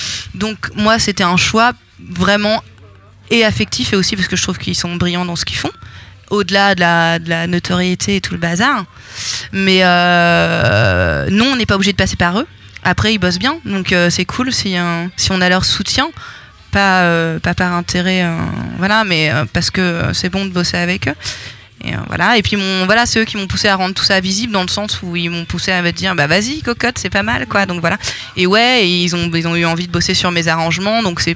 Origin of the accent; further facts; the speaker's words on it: Reims, Grand Est, France; Oui, alors c'est de la pop, effectivement, je viens de Reims.